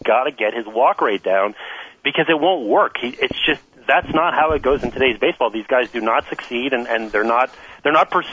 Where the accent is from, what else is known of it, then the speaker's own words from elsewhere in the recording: Montreal, Quebec, Canada; growing up in Olympic Stadium in Montreal